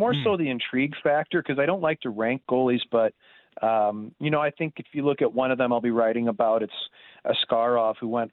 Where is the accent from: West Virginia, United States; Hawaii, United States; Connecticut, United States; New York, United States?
Connecticut, United States; from the rich kids I grew up played with in Connecticut to the cattle ranchers out west from Alberta.